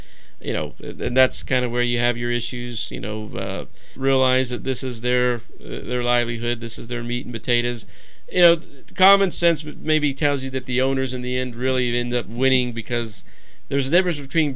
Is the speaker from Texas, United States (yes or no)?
yes; Texas, United States; I grew up in Dallas-Fort Worth area